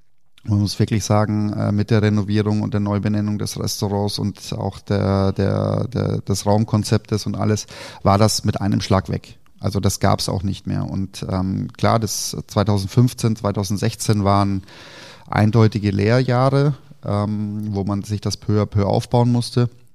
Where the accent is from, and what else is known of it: East Germany, Germany